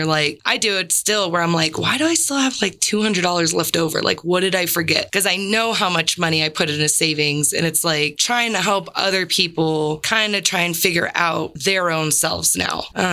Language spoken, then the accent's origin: English; San Diego, California, United States; And, you know, I'm originally from San Diego. Like we don't just ride horses around.